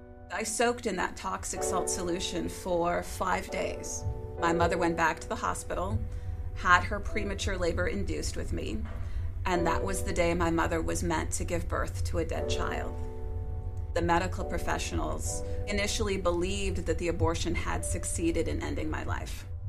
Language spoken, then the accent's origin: English; Sioux City, Iowa, United States; born there; I was born in August of 1977 in Sioux City, Iowa.